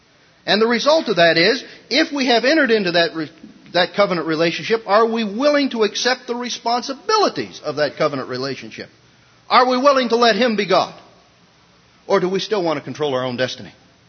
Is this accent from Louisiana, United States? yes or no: no; Montana, United States; When I was a little kid, I was raised on Indian reservation.